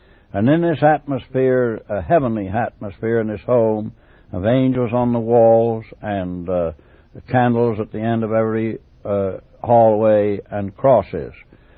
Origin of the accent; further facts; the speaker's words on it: Edge Hill, West Midlands, United Kingdom; born there; I was born in England on the old battlefield of Edge Hill.